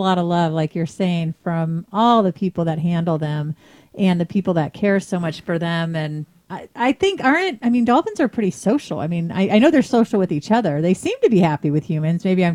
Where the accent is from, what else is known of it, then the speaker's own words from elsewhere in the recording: California, United States; And, you know, of course I'm from California originally.